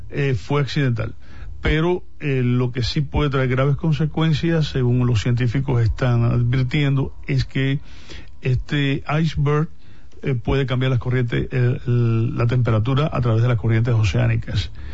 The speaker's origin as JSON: {"language": "Spanish", "region": "Santiago de Cuba", "country": "Cuba", "tie": "born there", "said": "Nací en Cuba, en la parte oriental de Cuba, Santiago de Cuba."}